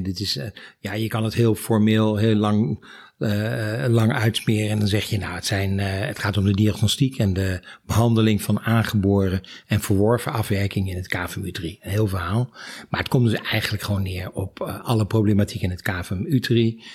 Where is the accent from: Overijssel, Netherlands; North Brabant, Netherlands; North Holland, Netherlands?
Overijssel, Netherlands; Ik ben van nature een echte Oosterling en geboren en getogen in Twente.